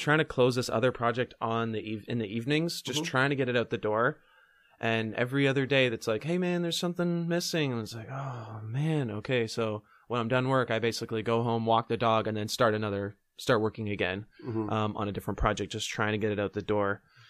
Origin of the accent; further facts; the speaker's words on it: Ottawa, Ontario, Canada; Yeah, I'm from Ottawa.